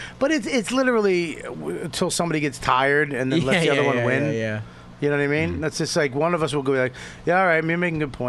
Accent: New Jersey, United States; I'm from Jersey.

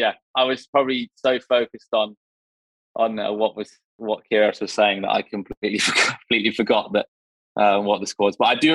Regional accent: England, United Kingdom; I can't, it's so bad. I'm English and I can't remember.

